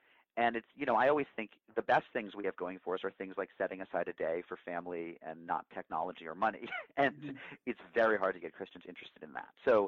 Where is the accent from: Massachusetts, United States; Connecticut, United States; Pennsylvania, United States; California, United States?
Massachusetts, United States; And I grew up in Massachusetts where you couldn't go shopping on Sundays. Stuff was closed. And I'm Jewish, of course